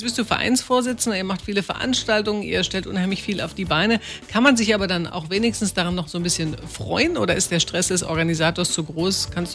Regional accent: Oybin, Saxony, Germany; Oh, meine Heimat, da komme ich her.

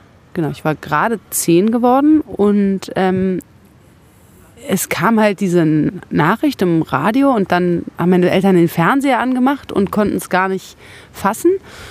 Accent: West Berlin, Berlin, Germany; Naja, wie gesagt, ich bin in West-Berlin aufgewachsen.

